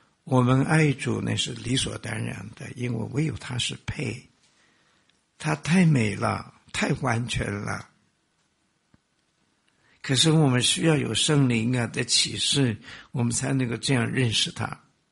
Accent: China; 他真的很爱我们中国人。

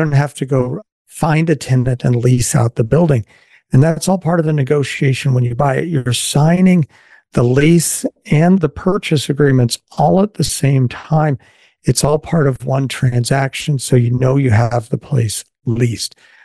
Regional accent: the West, United States; now in Green Bay, United States; I mean, I grew up in the West and oil and gas was a big part of the economy when I was a kid.

